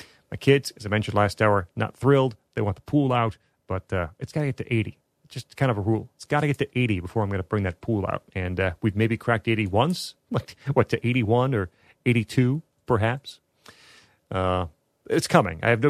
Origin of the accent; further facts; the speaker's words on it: Illinois, United States; Now, luckily for you, I'm from Illinois, where toll roads are quite common.